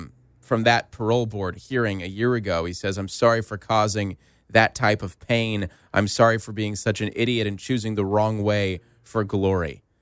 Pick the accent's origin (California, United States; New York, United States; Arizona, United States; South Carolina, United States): Arizona, United States; Tucson; they're from Tucson, Arizona, my hometown.